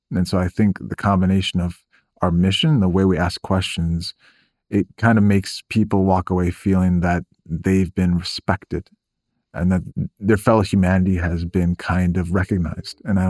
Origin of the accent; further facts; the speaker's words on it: Midwest, United States; also born or lived in Middle East; I come from the Midwest. I've lived in the Mideast for 18 years. I'm American, but I'm also Muslim.